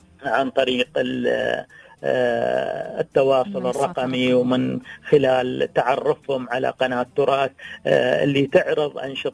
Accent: United Arab Emirates; لغة بوتنا وشوابنا، لغتنا الأصيلة، لغة دولة الإمارات العربية المتحدة، يتعرفون على المفردات، لهجتنا المحلية

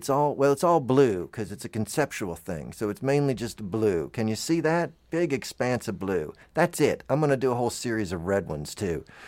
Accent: Tallahassee, Florida, United States; now in Lexington, United States; I am from Tallahassee, Florida. I live in Lexington, Kentucky.

